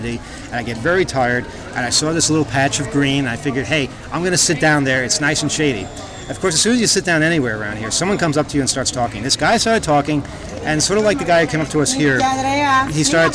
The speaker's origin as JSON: {"language": "English", "country": "United States", "said": "I'm from America. Obviously, I have a lot more money than they do here."}